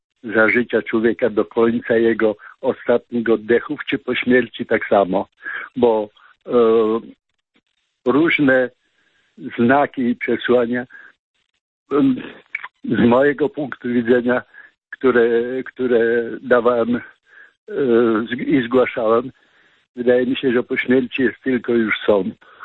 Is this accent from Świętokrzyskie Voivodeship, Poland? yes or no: no; Lesser Poland, Poland; ja pochodzę z Małopolski.